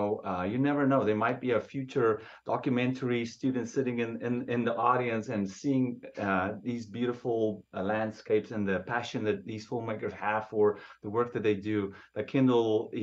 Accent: South Africa; moved away as an adult; now in United States; I'm originally from South Africa, and I immigrated to the United States on an athletic scholarship.

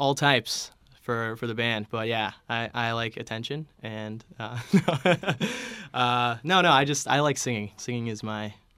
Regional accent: Bloomington, United States; Well, I'm from Bloomington originally

